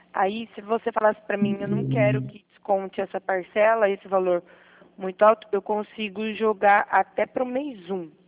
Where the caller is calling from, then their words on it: Piracicaba, São Paulo, Brazil; Eu sou da Central. Eu estou falando daqui de Piracicaba.